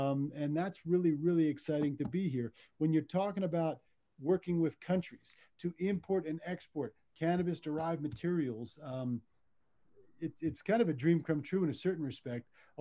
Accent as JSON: {"language": "English", "region": "New Jersey", "country": "United States", "tie": "born or raised there", "lives_now": "Colorado, United States", "said": "my mother lived in New Jersey, where I'm born and from, born and raised in Southern New Jersey outside of Philadelphia."}